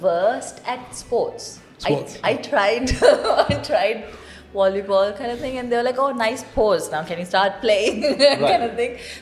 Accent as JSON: {"language": "English", "country": "Kuwait", "tie": "born or raised there", "said": "back in Kuwait, I was born and brought up in Kuwait. About 2% I lived in Sri Lanka during my childhood."}